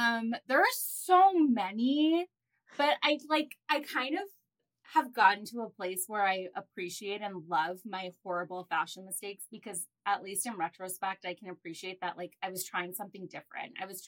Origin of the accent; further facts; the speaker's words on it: Los Angeles, California, United States; now in New York City, United States; I was born and raised in Los Angeles. I've lived in New York City for the last 20 years.